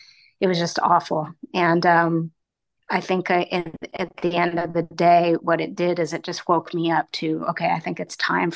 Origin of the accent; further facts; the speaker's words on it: Denver, Colorado, United States; I'm from Colorado, Denver, born and raised